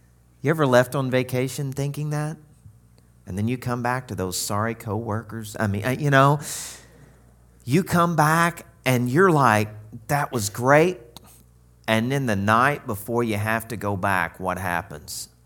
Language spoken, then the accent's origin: English; the South, United States; And I know I'm from the South, so I'd felt a few of those days before.